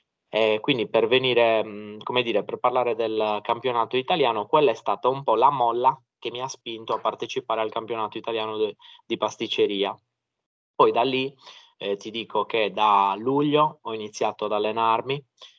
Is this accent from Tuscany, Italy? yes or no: no; Cagliari, Sardinia, Italy; Sono di Cagliari.